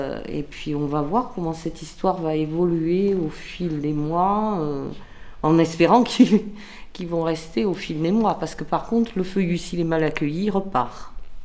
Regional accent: Tournefeuille, Occitanie, France; nous venons, certes de Toulouse, mais d'un petit bled autour de Toulouse qui s'appelle Tournefeuille.

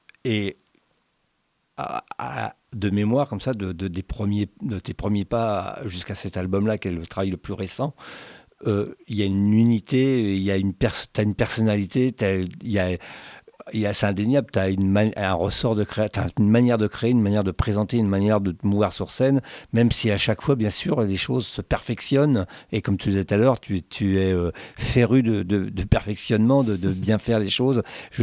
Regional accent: Île-de-France, France; quand on me dit que je suis parisien, ça s'entend un petit peu. Je dis, non, moi, je suis pas parisien, je suis banlieusard.

